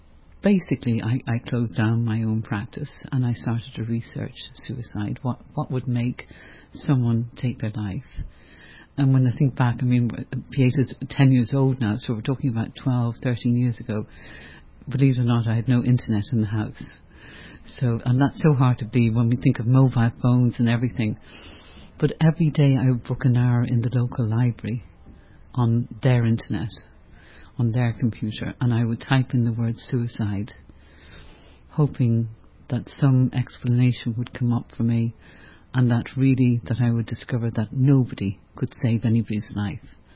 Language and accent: English; Dublin, Leinster, Ireland; So, as you said, I'm from Dublin, I'm from Ireland, and I'm also a psychologist. I had 12 years ago, I had my own little practice in Dublin